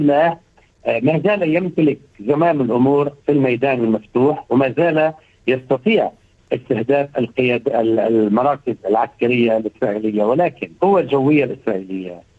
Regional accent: Lebanon; كنا ننتظر نحن كلبنانيين

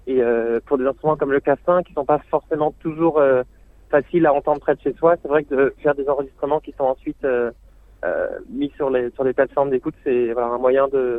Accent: Angers, Pays de la Loire, France; j'ai grandi à Angers dans l'ouest de la France.

